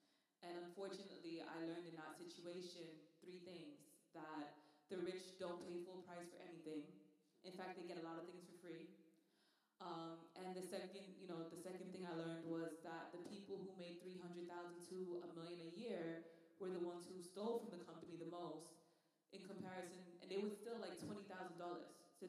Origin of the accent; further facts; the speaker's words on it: Manchester, North West England, United Kingdom; also born or lived in London; now in New York, United States; I'm from Manchester, we get sun. So, definitely. Quick story, I lived in London for 3 years, and when I lived there, I remember being depressed. And I was like, you know what, let's break this up and move to New York.